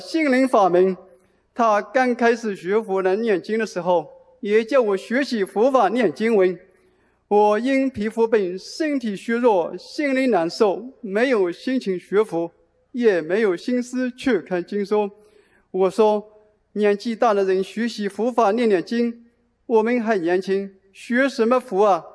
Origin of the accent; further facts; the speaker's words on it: Lisbon, Portugal; 我来自葡萄牙里斯本